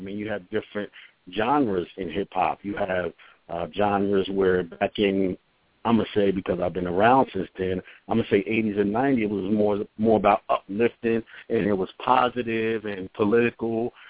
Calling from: New Jersey, United States; I'm calling in from New Jersey.

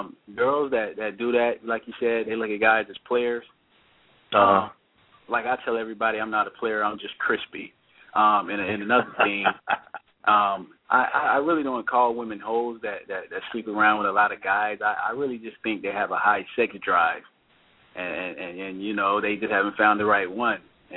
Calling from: Los Angeles, California, United States; I'm actually in L.A. right now, but I live in Charlotte.

